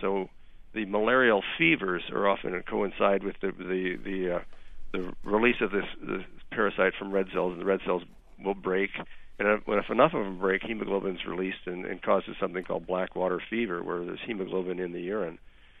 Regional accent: Minnesota, United States; My home state of Minnesota had malaria up till about the year 1900.

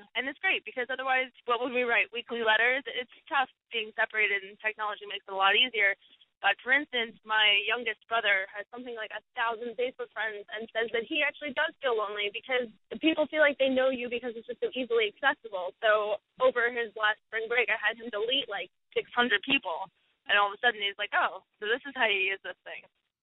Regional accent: New York, United States; I'm from New York. I'm 25.

